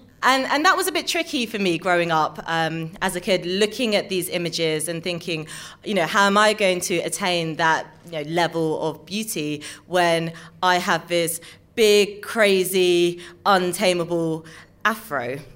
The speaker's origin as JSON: {"language": "English", "region": "London", "country": "United Kingdom", "tie": "born or raised there", "said": "I'm a mixed race girl born and bred in London."}